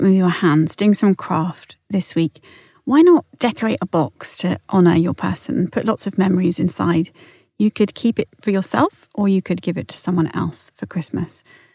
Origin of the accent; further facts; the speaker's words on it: Portchester, South East England, United Kingdom; I grew up in Porchester, in Hampshire, and I didn't appreciate that it was unique to have a castle in your village.